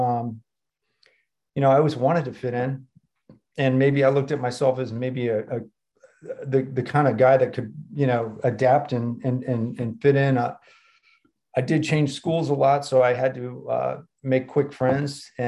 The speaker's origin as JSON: {"language": "English", "region": "Connecticut", "country": "United States", "tie": "born there", "said": "I was born up in Connecticut, and my parents, you know, they were Woodstock hippies, I guess."}